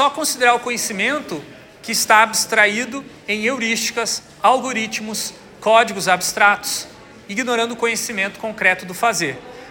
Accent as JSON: {"language": "Portuguese", "country": "Brazil", "said": "de enquanto brasileiros, de valorizar aquilo que nós fizemos aqui já no passado"}